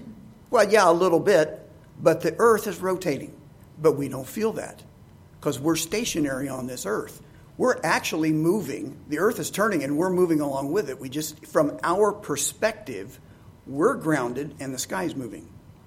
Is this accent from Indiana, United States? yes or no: yes; Indiana, United States; I grew up in Indiana, landlocked Indiana. The biggest body of water I ever saw was Lake Michigan, or Lake Schaefer, which was even a lot smaller than that.